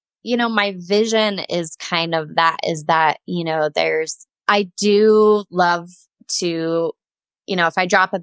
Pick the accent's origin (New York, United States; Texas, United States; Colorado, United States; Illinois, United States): Colorado, United States; now in Saratoga, United States; I live in Wyoming in Saratoga in a beautiful mountain valley. I'm originally from Colorado, so I'm a mountain girl at heart.